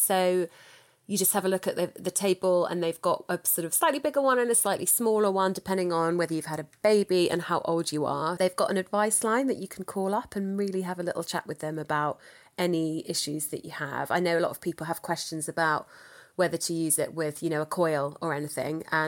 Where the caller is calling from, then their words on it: England, United Kingdom; We're talking from England to over to America.